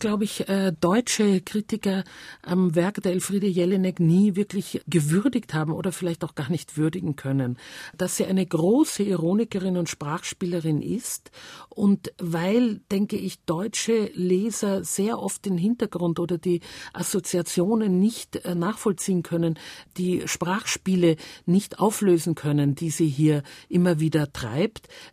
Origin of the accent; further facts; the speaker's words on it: Austria; da spitze ich als Österreicherin natürlich sofort die Ohren